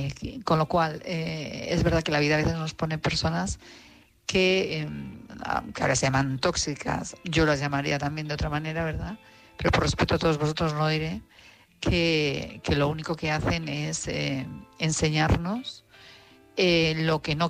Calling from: Madrid, Community of Madrid, Spain; Buenas noches … de Madrid.

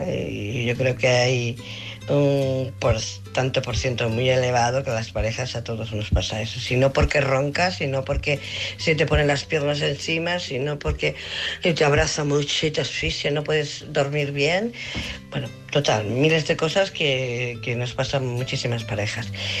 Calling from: Barcelona, Catalonia, Spain; de Barcelona.

